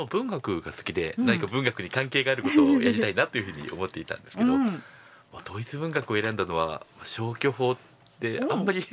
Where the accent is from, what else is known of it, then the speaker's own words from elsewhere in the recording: Nara, Japan; also born or lived in Nagaoka; そうですね、ずっと奈良。